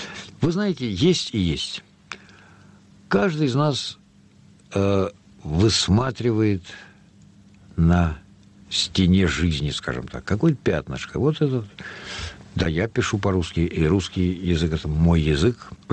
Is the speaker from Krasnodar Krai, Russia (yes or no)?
no; Moscow, Russia; born there; Я родился в Москве, но почему Москва в Москве?